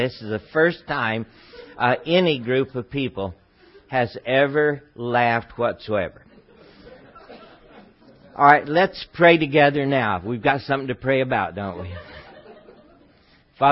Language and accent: English; Texas, United States; I'm a Texan, and by the grace of God, I'll stay a Texan that way.